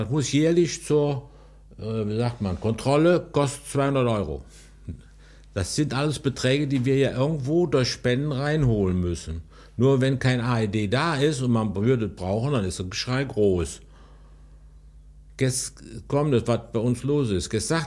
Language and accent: German; Wilflinghofen, Germany; born there; da bin ich ja hier in Wilflinghofen geboren, wohne hier, habe hier lange gewohnt, mache meine ganze Freizeit hier in Wilflinghofen